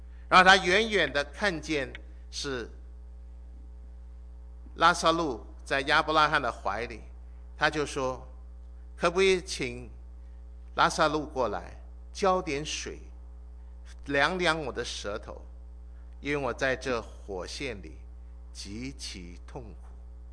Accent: China; 我们中国人最欢喜介绍人家吃药

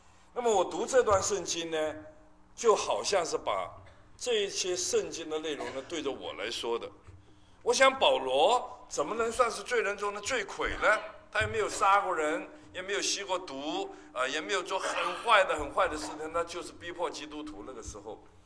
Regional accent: Hong Kong; 从小我在香港长大，十二三岁了就出来鬼混

